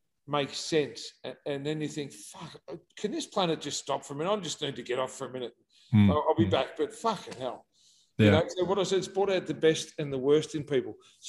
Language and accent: English; Australia; Oh, you know, and this is part of being Australian, part of having mates.